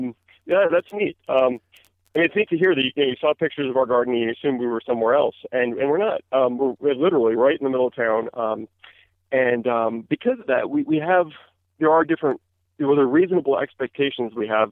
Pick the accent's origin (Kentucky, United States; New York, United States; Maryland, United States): Maryland, United States; Like I said, I grew up in Maryland, in the middle of, you know, eastern hardwood forest